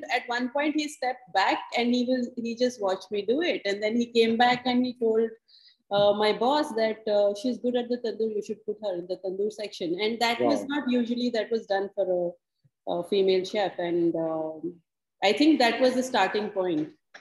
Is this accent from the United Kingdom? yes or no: no; Jorhat, Assam, India; In Assam. It's 5 hours further Northeast from Guwahati, and lots of tea estates there. And but I grew up in a very Punjabi neighborhood.